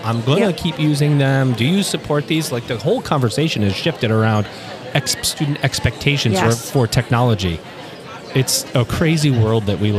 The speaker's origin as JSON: {"language": "English", "town": "Syracuse", "region": "New York", "country": "United States", "tie": "born or raised there", "said": "because I'm a Big East guy, I grew up in Syracuse"}